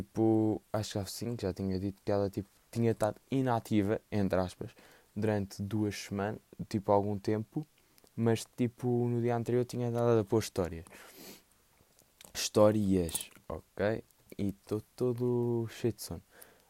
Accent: Lisbon, Portugal; não sou dos Açores nem da Madeira, sou de Portugal, tipo, malta sabe disso, tipo, pelo sotaque, nota-se que eu sou de Lisboa.

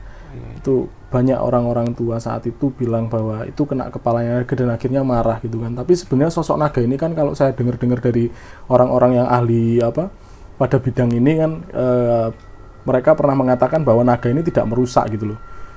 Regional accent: Sidoarjo, East Java, Indonesia; born there; tanah kelahiran saya kebetulan di Lumpur Lapindo.

